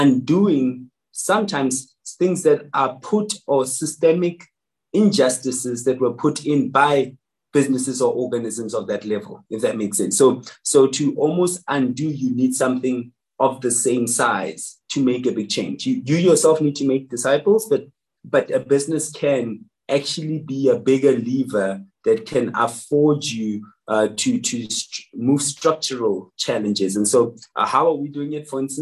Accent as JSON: {"language": "English", "country": "South Africa", "first_language": "Tswana", "said": "so I'm Tswana, the people I come from, we speak Tswana, you know, Botswana, the country, but I'm Tswana from South Africa."}